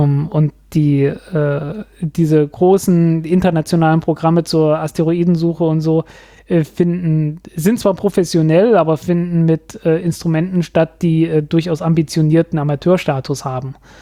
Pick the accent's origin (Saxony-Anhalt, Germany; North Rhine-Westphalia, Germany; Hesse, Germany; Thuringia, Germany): Saxony-Anhalt, Germany; Zeitz; ich komme ja aus Zeitz, was so im Süden von Sachsen-Anhalt ist.